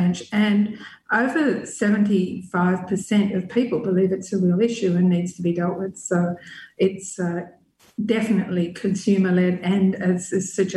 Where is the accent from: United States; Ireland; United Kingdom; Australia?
Australia; as soon as I said I came from Australia